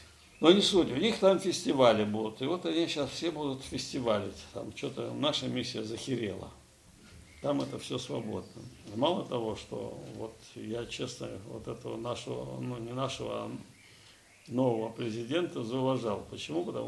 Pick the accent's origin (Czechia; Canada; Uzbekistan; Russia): Russia; когда узнал, что я сама из России